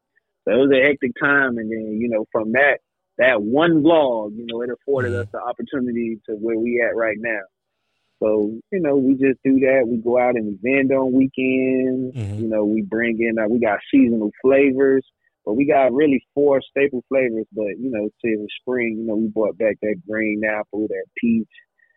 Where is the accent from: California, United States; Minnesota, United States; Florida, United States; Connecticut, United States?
Florida, United States; Miami; we grew up in Miami.